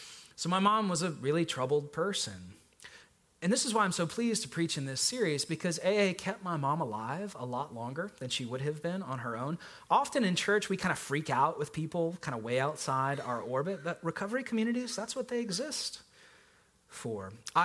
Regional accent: North Carolina, United States; I grew up in Duke, North Carolina, basketball rivalry country.

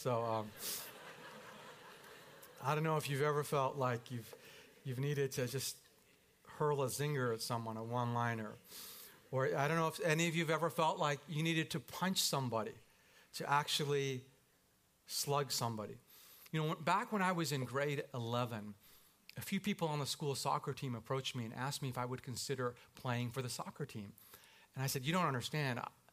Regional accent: South East England, United Kingdom; but I'm from North Surrey, and I can throw a punch, you know?

